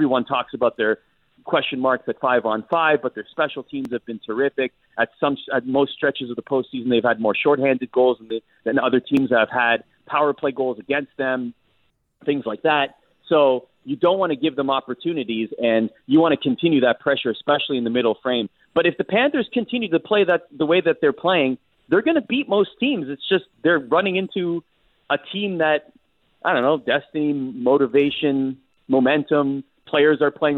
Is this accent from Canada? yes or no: yes; Canada; I was born and raised in Canada, okay?